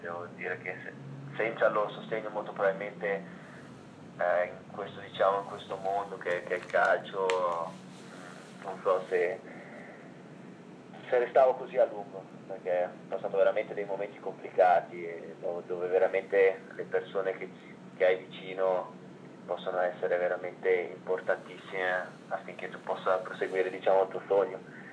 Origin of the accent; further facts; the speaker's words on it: Ticino, Switzerland; io sono nato e cresciuto in Ticino, e essendo molto vicino all'Italia